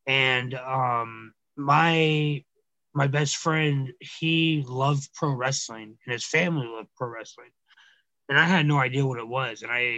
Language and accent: English; Georgia, United States; which was fine by me because I was from Cobb County, Georgia anyway, you know.